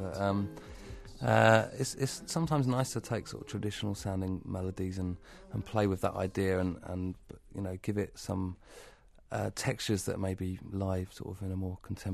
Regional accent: Southampton, South East England, United Kingdom; accent: southern; because I come from Southampton, he comes from Derbyshire, he's got a northern accent, I've got a southern accent.

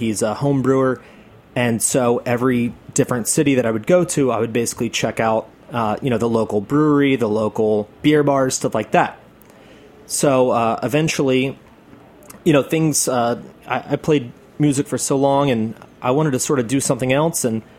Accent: Atlanta, Georgia, United States; okay, cool, I'm from Atlanta, how do you guys do your roll-ups up here

